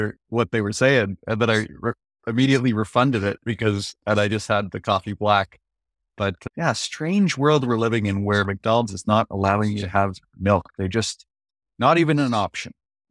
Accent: Toronto, Ontario, Canada; I'm from Toronto, so that's totally normal

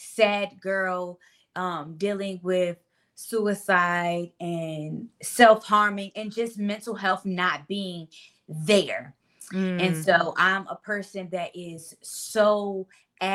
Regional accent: Maryland, United States; moved away; I'm originally from Maryland, so the East Coast

